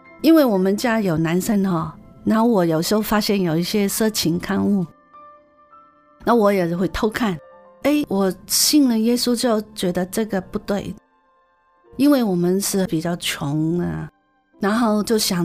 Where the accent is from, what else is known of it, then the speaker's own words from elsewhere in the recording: Hong Kong; first language Cantonese; Chinese is a second language; moved away as an adult; also born or lived in Taiwan; now in Canada; 我是香港出生的，香港长大，在台湾生活了12年，然后我来到加拿大。